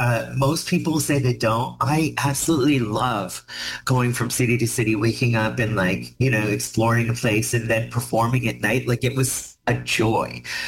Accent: Woodstock, Ontario, Canada; So when I was a kid, growing up in Woodstock, Ontario, at the time, Woodstock was not as progressive as I would say it is now.

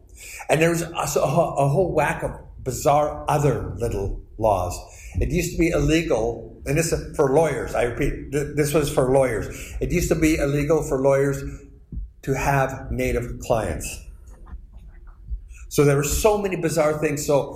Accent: Curve Lake, Ontario, Canada; Growing up in Curve Lake is like growing up in any small town, especially when you're my age.

